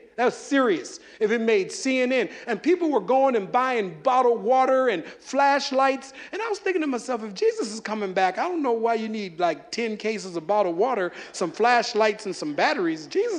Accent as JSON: {"language": "English", "region": "Minnesota", "country": "United States", "tie": "born or raised there", "said": "I mean, I'm born and raised in Minnesota. Yeah, you betcha, for sure. I am from Norwegian heaven, the saintly Scandinavian land of Minnesota"}